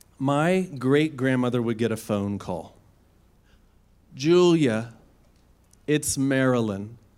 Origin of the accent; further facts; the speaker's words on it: West Virginia, United States; I come from West Virginia. West Virginia is not the first, second, or generally 100th place that people think of when they think of Jewish communities. But they're there, and I grew up partly in one of them.